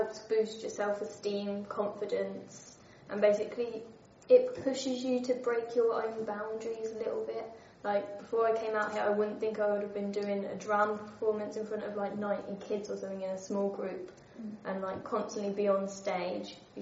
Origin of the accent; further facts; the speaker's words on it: England, United Kingdom; Obviously, because we're English, we have a lot of differences, because we drive on the opposite side of the road